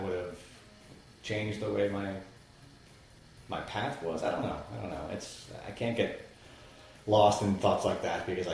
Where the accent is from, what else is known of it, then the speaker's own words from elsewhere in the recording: New Jersey, United States; New Jersey, yeah.